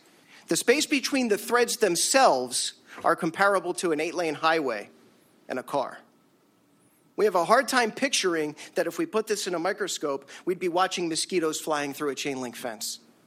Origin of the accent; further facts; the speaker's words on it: Denver, Colorado, United States; from Denver.